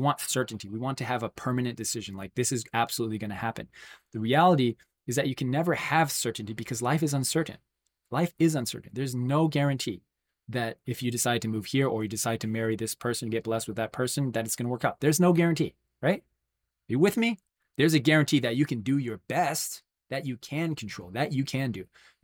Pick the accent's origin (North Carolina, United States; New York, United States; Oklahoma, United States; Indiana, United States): North Carolina, United States; also born or lived in New Jersey; After living in New Jersey for 4 years, I was like, I'm going back home to my hometown, North Carolina, and I'm just going to go deep with the people there.